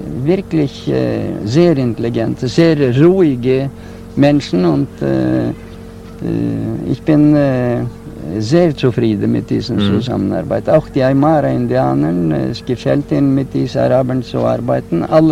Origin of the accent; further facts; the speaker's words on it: Italy; German is a second language; Und er kam nach meiner Heimat in Italien.